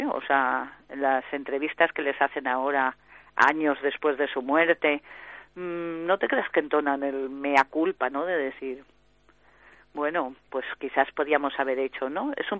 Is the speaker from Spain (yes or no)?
yes; Barcelona, Catalonia, Spain; Yo soy de Barcelona, sí.